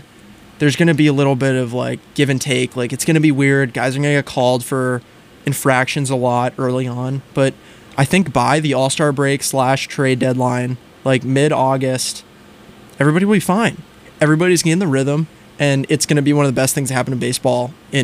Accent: United States; And honestly, I mean, we're both American.

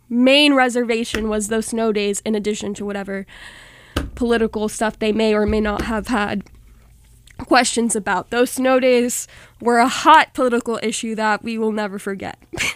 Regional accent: New York, United States; now in Boston, United States; I know we're in Boston, but I am from New York.

